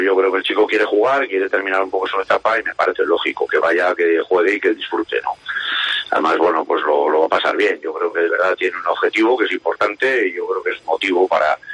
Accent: Basque Country, Spain; yo soy guipuzcoano y soy presidente de la Federación Guipuzcoana.

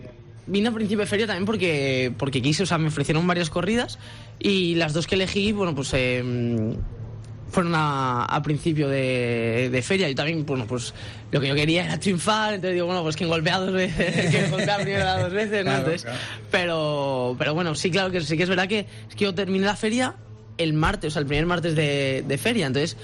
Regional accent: France; Spanish is a second language; Claro, bueno, y además soy francés

